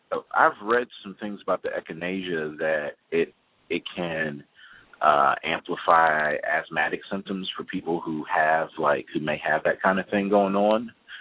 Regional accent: Youngstown, Ohio, United States; Yeah, I'm from Youngstown.

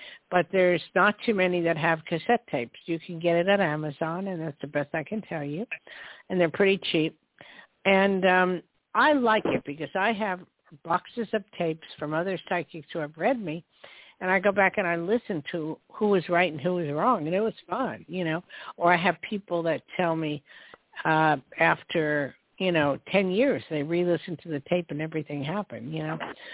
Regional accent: New Jersey, United States; I'm from Jersey. Don't take me seriously. I'm from back east.

